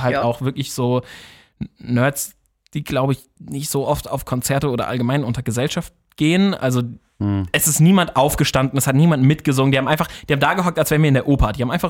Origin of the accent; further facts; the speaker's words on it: Kaiserslautern, Rhineland-Palatinate, Germany; Und dann bin ich mittwochs dann wieder weitergefahren in meine Heimat nach Kaiserslautern.